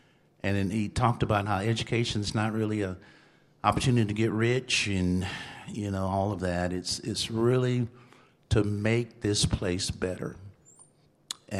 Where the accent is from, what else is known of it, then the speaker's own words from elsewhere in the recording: Lubbock, Texas, United States; We're both pastors, and I grew up here in Lubbock, raised here in Lubbock.